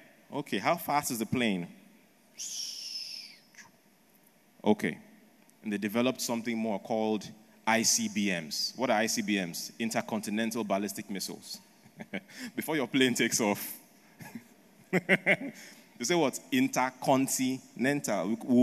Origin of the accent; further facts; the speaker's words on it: Nigeria; I grew up in Nigeria. I'm a Nigerian.